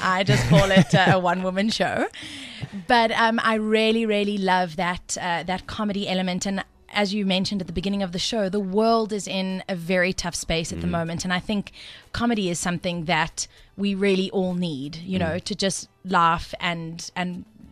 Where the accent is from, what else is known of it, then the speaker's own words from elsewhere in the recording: Durban, KwaZulu-Natal, South Africa; No, I'm from Durban originally.